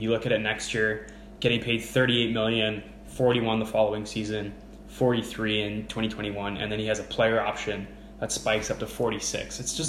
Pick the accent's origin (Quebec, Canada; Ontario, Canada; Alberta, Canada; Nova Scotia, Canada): Ontario, Canada; That's so cool that you have, you know, like Jamal Murray, like from my hometown. So there's always those hometown kind of heroes.